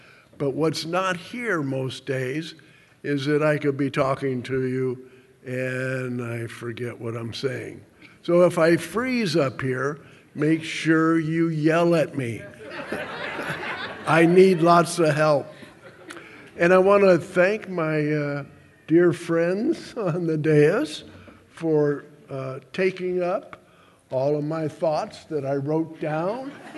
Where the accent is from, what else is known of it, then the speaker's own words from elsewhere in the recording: Hawaii, United States; Now, I'm a mouse from Hawaii, and I'm sitting very quietly